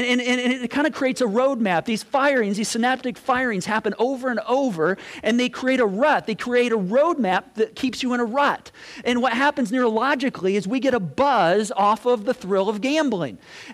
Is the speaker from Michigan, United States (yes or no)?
yes; Michigan, United States; I'm wholeheartedly a Hoosier, but I mean, I grew up in Michigan, so I kind of have a Michiganian like view of the weatherman.